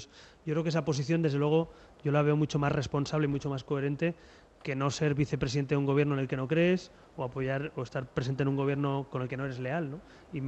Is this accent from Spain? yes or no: yes; Catalonia, Spain; now in Madrid, Spain; soy ya madrileño de adopción, porque yo soy ya ciudadano de Madrid, también un catalán afincado ya tanto electoralmente como personalmente aquí